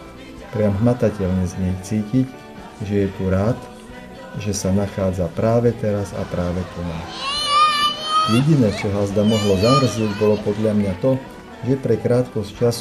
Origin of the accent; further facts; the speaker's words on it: Bratislava, Bratislava Region, Slovakia; privítať ho v mojom rodnom meste.